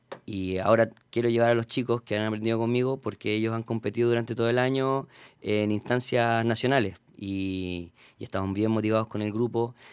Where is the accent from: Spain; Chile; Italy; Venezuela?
Chile; Quilpué, Valparaíso; tratar siempre de facilitar la práctica de la capoeira en la ciudad de Quilpué, que es donde yo nací y me crié.